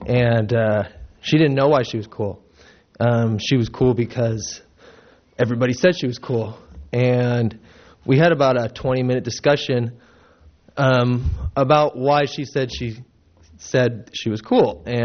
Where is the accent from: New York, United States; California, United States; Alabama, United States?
California, United States; Morro Bay; I'm from Morro Bay.